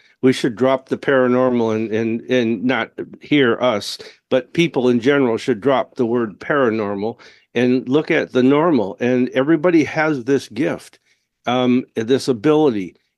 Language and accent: English; Seattle, Washington, United States; I was born in Tacoma, but at fourth grade, we moved to South Seattle to an area called Skyway. And that's where I grew up. And I was raised as a Catholic.